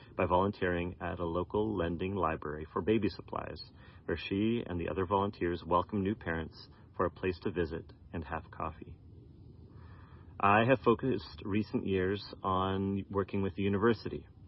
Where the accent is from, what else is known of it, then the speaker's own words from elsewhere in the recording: Ghent, Flanders, Belgium; accent: American; with my family in Ghent, Belgium. This is my home. This is where I was born and raised, but I got my nice American accent from my parents.